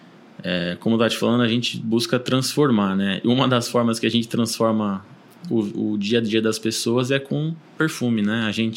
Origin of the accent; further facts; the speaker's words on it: São Paulo, Brazil; also born or lived in São Bento do Sapucaí; Eu nasci em São Paulo, capital, né? Cresci em São Paulo. É, como eu estava te falando antes aqui, né? Eu tive um momento bom de morar em São Bento de Sapucaí, uma cidade pequenininha, uma cidade muito natural, turística